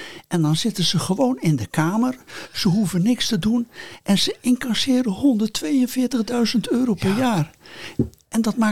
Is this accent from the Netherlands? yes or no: no; Spain; Bij ons in Spanje praat je met elkaar en dan zeg je wat.